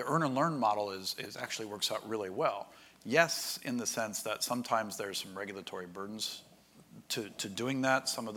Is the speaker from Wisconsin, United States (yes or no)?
no; Ohio, United States; now in Virginia, United States; in my home state, it's not my home state, but my adopted state of Virginia, and my home state, actually, of Ohio